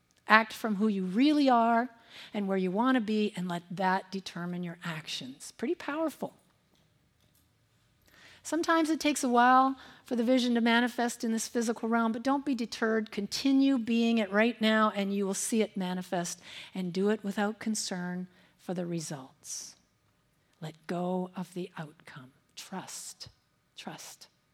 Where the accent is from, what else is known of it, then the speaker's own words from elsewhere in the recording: Ontario, Canada; Wayne Gretzky, the great Gretzky. He's a good old Canadian boy born right outside my hometown.